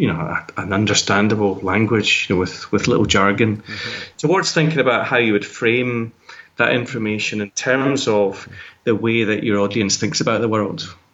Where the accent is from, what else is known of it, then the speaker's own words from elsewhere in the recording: Scotland, United Kingdom; they'll realize I'm from Scotland, not from England.